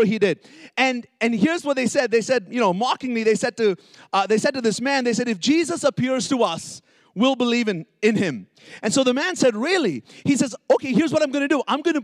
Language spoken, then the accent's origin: English; Bahrain; So I grew up in the Middle East. My parents are originally from South India, but I was born and raised in a Middle Eastern country called Bahrain, and grew up in the church